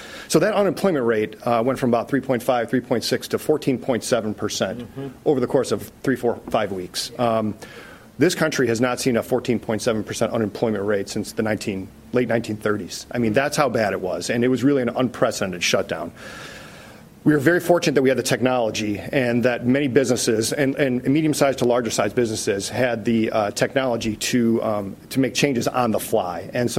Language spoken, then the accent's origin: English; Midwest, United States; I live in Cleveland. I'm a Midwesterner